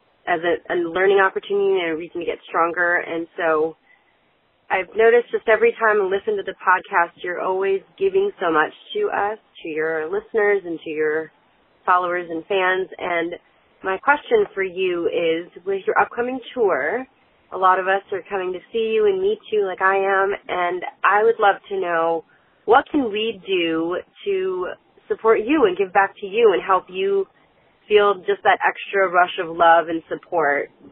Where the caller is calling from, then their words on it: Atlanta, Georgia, United States; I'm calling from Atlanta.